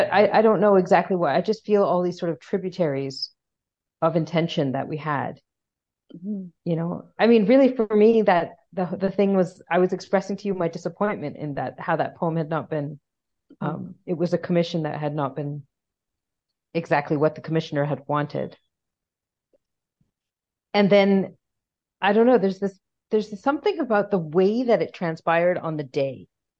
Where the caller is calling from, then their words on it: Bengaluru, Karnataka, India; I'm calling from Bangalore, India, and so it's the time of night when the dogs start howling.